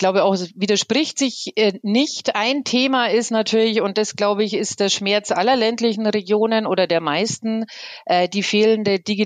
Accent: Bavaria, Germany; ich bin ja auch nicht gebürtige Allgäuerin. Also ich komme ja nicht daher. Ich komme aus einer anderen Provinz, aus Niederbayern.

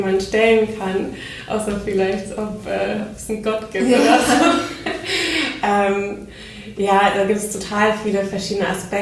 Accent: Oldenburg, Lower Saxony, Germany; also born or lived in Netherlands / Spain; now in Hamburg, Germany

